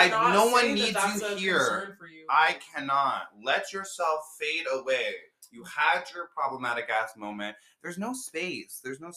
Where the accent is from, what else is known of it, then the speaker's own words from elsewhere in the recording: Toronto, Ontario, Canada; growing up in Toronto